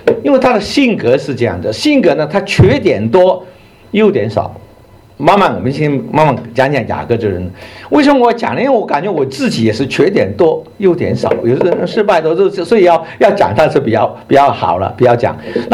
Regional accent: Hong Kong; 那我是从香港来的，香港有很特别的问题。

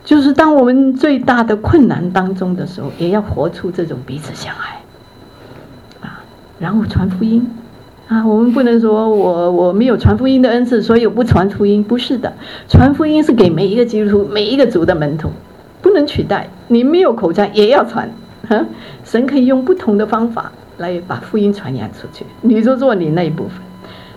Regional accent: Hong Kong; Chinese is a second language; 我本来不是讲国语的，普通话的，我是香港长大的。你觉得我的国语还可以吗？

